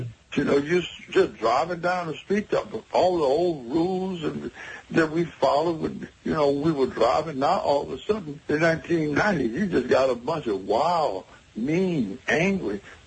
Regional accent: Texas, United States; Well, I'm from the Fifth Ward. They have shut my old school down.

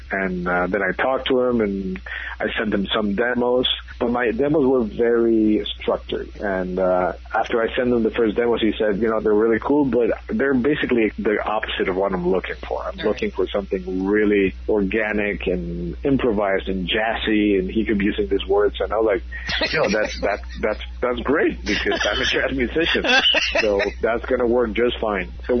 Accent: Mexico; I'm also from Mexico, you know.

